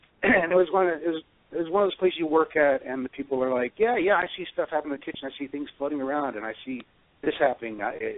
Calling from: Key West, Florida, United States; I'm calling from Key West.

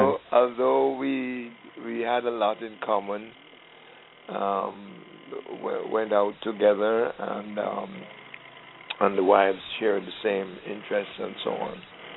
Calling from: Mount Vernon, New York, United States; I'm calling from Mount Vernon in New York.

